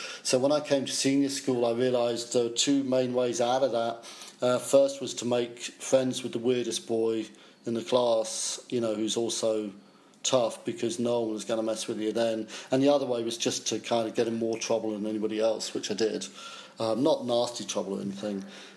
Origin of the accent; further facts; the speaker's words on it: Chelmsford, East of England, United Kingdom; As a kid, I grew up in Chelmsford, Essex.